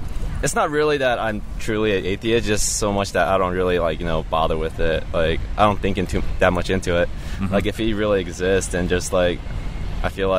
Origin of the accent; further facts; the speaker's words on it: Marietta, Georgia, United States; Marietta.